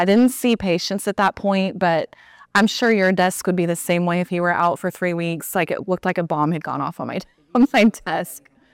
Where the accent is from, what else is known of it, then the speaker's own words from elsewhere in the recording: Texas, United States; I'm from Texas. I'm a Texas girl.